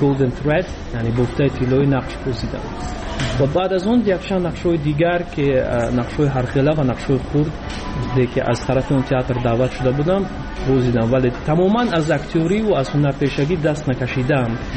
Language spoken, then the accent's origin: Persian; Tajikistan; moved away; چون که در بیرون از مرز تاجیکستان موسیقی ما رو نزدیکتر میکنند با وطنمون